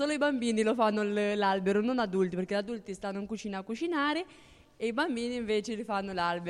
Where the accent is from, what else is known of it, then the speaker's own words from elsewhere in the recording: Romania; Italian is a second language; io sono rumena